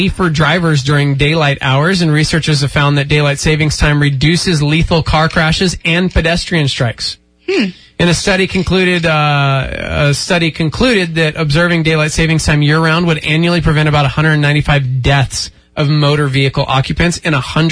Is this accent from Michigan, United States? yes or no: no; Lubbock, Texas, United States; born there; I was born in Lubbock, so I know that whole